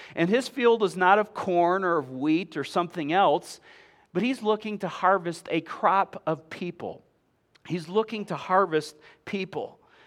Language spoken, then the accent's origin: English; Mount Pleasant, Michigan, United States; And so that's what I kind of grew up around, living in Michigan. And I remember in our house that we grew up in Mount Pleasant, just down the street from us was a farm.